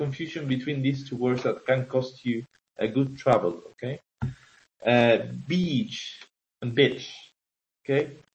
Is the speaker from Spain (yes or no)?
yes; Los Realejos, Canary Islands, Spain; Soy del norte, soy de Realejo. Yo soy de Realejo